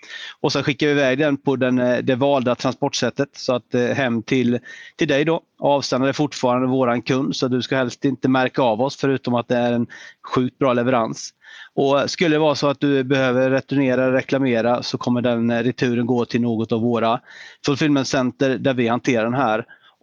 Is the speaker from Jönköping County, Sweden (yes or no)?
yes; Habo, Jönköping County, Sweden; vi är ju egentligen tre grabbar från en liten ort i Sverige som heter Habo.